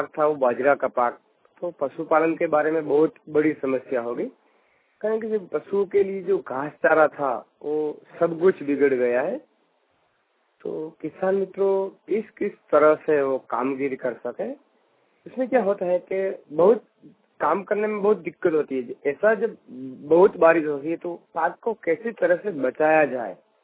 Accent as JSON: {"language": "Hindi", "region": "Gujarat", "country": "India", "said": "हम गुजरात के रहने वाले हैं"}